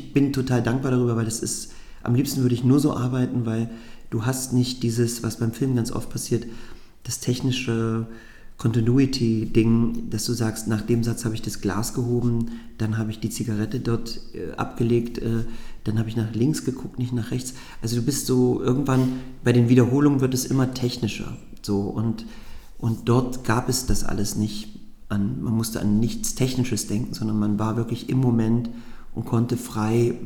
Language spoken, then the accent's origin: German; Magdeburg, Saxony-Anhalt, Germany; Das ist auch, glaube ich, ganz wichtig für mich als Magdeburger.